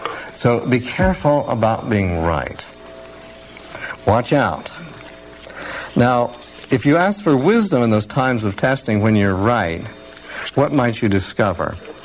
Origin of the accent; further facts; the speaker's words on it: Oregon, United States; I mean, I'm glad I'm from Oregon. We don't talk that way.